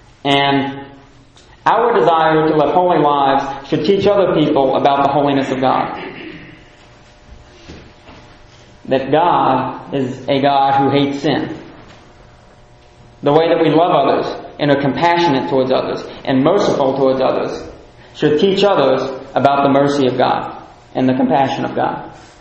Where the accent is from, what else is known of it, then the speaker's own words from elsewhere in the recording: Philippines; I grew up in the Philippines in a very international community.